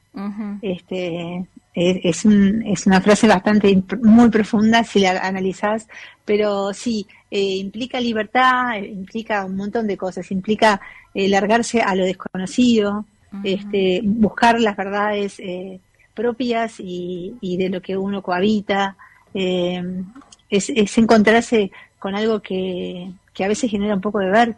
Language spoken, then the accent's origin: Spanish; Montevideo, Uruguay; yo nací en Montevideo y crecí en la parte de donde estaban todas las galerías.